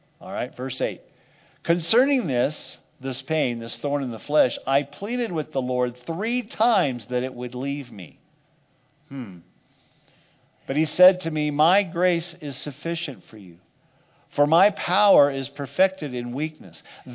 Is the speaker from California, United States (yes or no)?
no; Texas, United States; accent: Texas; I couldn't pronounce it with my Texas accent